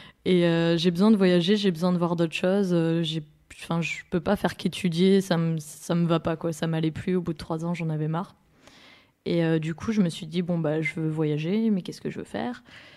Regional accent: France; born there; je suis née dans les Pyrénées, donc au sud-sud de la France, vraiment à la frontière de l'Espagne.

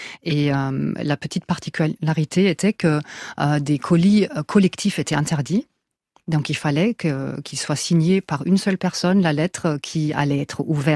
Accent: Germany; en tant qu'Allemande, même de l'Ouest

